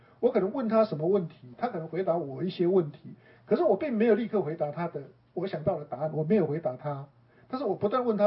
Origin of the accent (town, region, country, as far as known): China